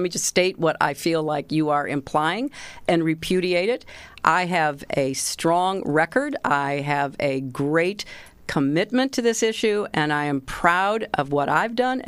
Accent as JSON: {"language": "English", "country": "United States"}